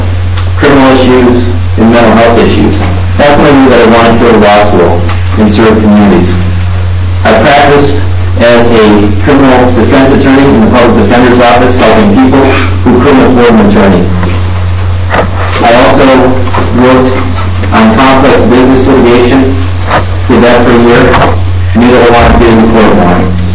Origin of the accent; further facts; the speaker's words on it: Eugene, Oregon, United States; I'm a native Oregonian. I was born in Eugene in 1969.